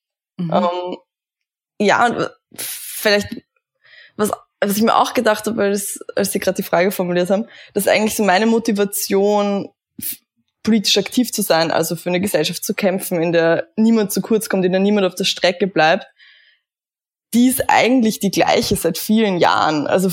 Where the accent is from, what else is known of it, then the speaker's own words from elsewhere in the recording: Kleinhöflein, Burgenland, Austria; ich bin in Burgenland aufgewachsen, in einem kleinen Vorort von Eisenstadt. Kleinhöflein heißt das. Also wir haben nicht mal ein eigenes Ortsschild, das ist so, um das ein bisschen zu skizzieren. Und ich war 16 Jahre alt